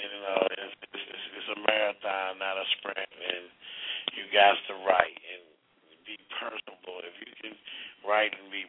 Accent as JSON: {"language": "English", "town": "St. Louis", "region": "Missouri", "country": "United States", "tie": "born or raised there", "said": "in my hometown, St. Louis, Missouri."}